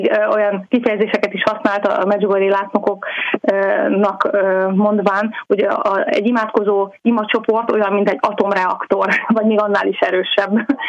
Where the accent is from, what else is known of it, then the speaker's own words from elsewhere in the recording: Hungary; de magyarként azért is felelősek vagyunk, hogy konkrétan a mi saját országunkkal mi történik